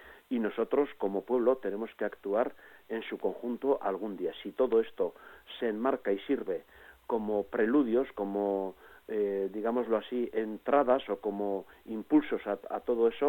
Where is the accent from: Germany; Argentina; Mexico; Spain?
Spain; Leitza, Navarre; En Leiza, que es mi pueblo natal, se han repartido tres licencias, y en Pamplona, dos.